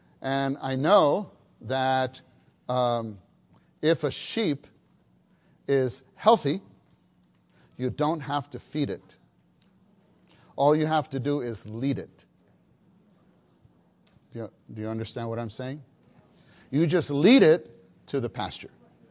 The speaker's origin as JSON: {"language": "English", "town": "New York City", "region": "New York", "country": "United States", "tie": "born or raised there", "also_born_or_lived": "Southern California", "said": "I confess I am a city boy, born and raised in New York City"}